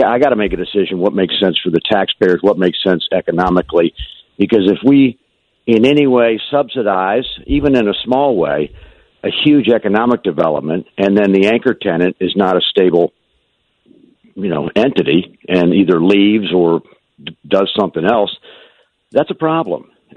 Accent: Fairfax, Virginia, United States; I mean, I live right behind you. Fairfax City is my hometown, so right.

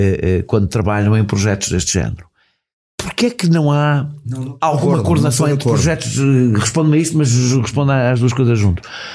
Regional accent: Lisbon, Portugal; Eu costumo dizer que sou de Lisboa.

